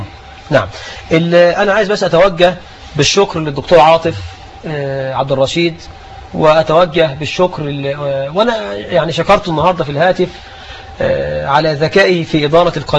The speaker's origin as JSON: {"language": "Arabic", "country": "Egypt", "said": "اللهم اجعل بلدنا مصر آمنة مطمئنة، رخاء سخاء وسائر بلاد المسلمين."}